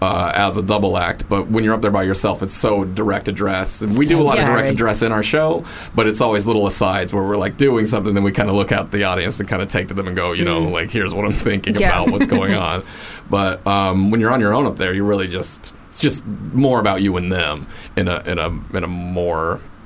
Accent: Albuquerque, New Mexico, United States; We're from Albuquerque, New Mexico.

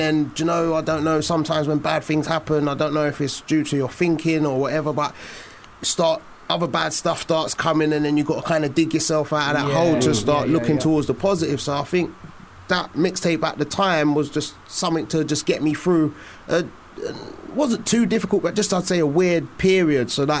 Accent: Walthamstow, London, United Kingdom; Small place, Walthamstow, East London. And that's it. Just UK hip hop and East London. That's where I'm from.

